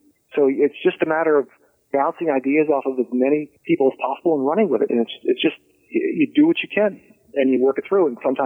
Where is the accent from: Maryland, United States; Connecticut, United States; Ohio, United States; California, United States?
Ohio, United States; Bridgetown; Like Joe and you are in Cincinnati and I grew up in Bridgetown, if you know where that is.